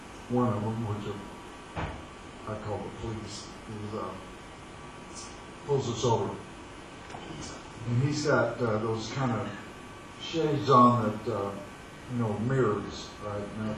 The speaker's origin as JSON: {"language": "English", "town": "Fort Worth", "region": "Texas", "country": "United States", "said": "Plus, I did my accent 40 miles out of Dallas because I'm from Fort Worth anyway."}